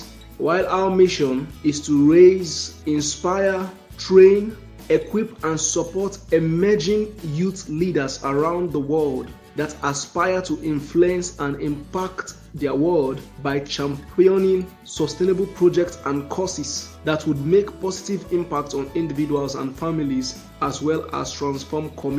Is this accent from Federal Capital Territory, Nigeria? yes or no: yes; Abuja, Federal Capital Territory, Nigeria; I'm from Abuja, Nigeria.